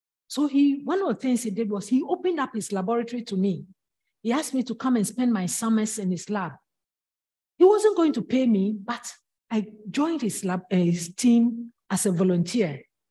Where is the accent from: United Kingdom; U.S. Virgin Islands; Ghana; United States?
Ghana; moved away as an adult; now in Canada; How can I come all the way from Ghana to Canada to study and be thrown out of university?